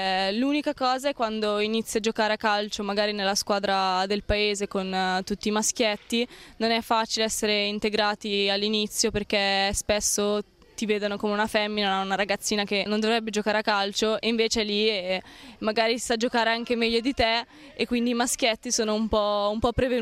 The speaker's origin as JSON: {"language": "Italian", "town": "San Donato Milanese", "region": "Lombardy", "country": "Italy", "said": "ho 21 anni e vengo da Milano, in particolare da San Donato Milanese."}